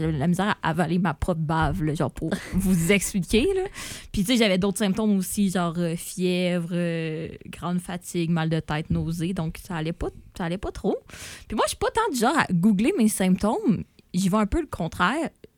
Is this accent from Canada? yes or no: yes; Quebec, Canada; je vous rappelle que je viens du Bas-Saint-Laurent. Et que mon médecin de famille est genre à 4h30 d'ici.